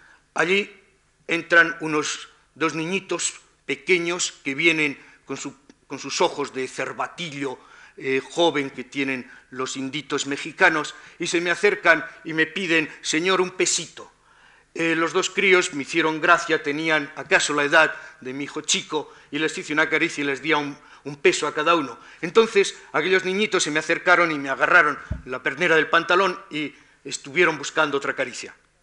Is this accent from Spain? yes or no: yes; Spain; no es lo mismo para mí, que no soy castellano, pero que soy español